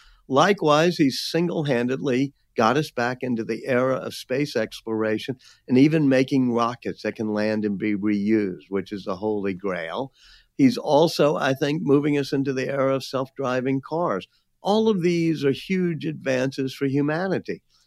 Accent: New Orleans, Louisiana, United States; You know, I love being back in my hometown in New Orleans, teaching the next generation of students here at Tulane.

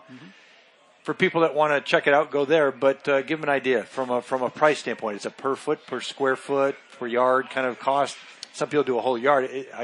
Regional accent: Dallas, Texas, United States; I come from Dallas and live in Dallas, and it's a bit of a drier climate, and we go through a lot of droughts.

